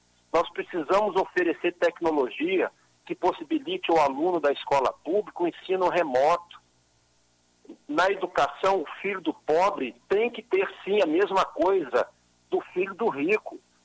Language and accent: Portuguese; Vitória, Espírito Santo, Brazil; eu nasci em Vitória, cresci em Vitória, estudei em Vitória, sou morador de Vitória, eu moro no centro da capital.